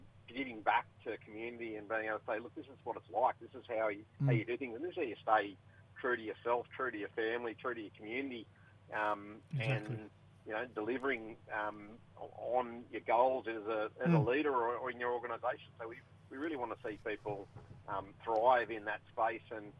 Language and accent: English; New South Wales, Australia; I'm a Wirrupai man from down the mid-north coast of New South Wales.